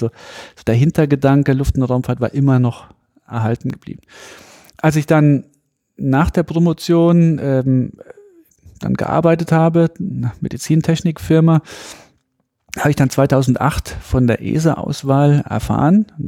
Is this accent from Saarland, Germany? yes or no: yes; Saarland, Germany; ich bin ja aus dem Saarland, sehr dünn besiedelt und zu der Zeit hat man ja noch ein bisschen als ich klein war, hat man noch den Kalten Krieg, zwar Tieffluggebiet, Rammstein ist in der Nähe, die amerikanische Airbase.